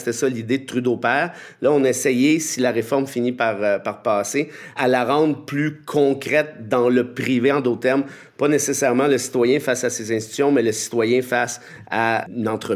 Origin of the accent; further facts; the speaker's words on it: Canada; On n'est pas Québécois. Mm. On est franco-albertain, on est franco-manitobain, on est acadien.